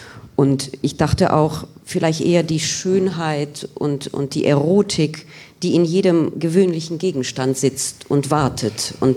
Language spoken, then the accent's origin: German; Sibiu, Sibiu County, Romania; moved away; ich habe versucht, mich meiner Heimat anzunähern, Hermannstadt, als ich zurückkehrte 2002 bis 2013